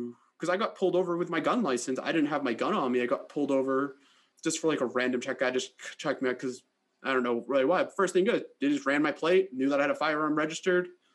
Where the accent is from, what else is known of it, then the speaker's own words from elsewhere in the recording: Boston, Massachusetts, United States; I'm from Boston.